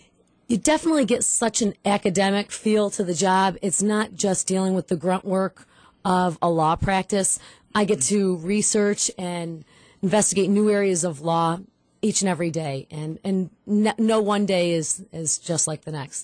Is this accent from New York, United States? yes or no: yes; New York Mills, New York, United States; Well, I grew up in New York Mills, so I'm a local hometown girl.